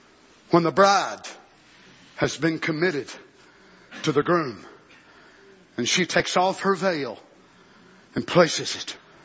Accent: United States; As an American, I got a right to smoke cigars and chew tobacco

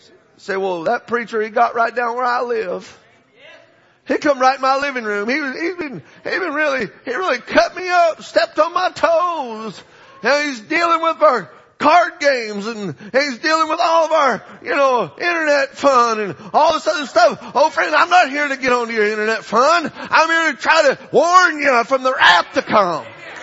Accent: Southwest, United States; I was raised in the Southwest and very familiar with this pestilence.

